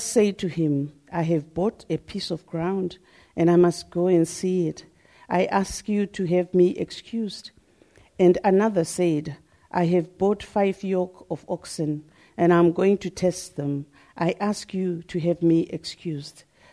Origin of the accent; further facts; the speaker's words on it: Zimbabwe; now in Edinburgh, United Kingdom; I'm based in Edinburgh. I came to Scotland in 2003. I'm obviously from Zimbabwe.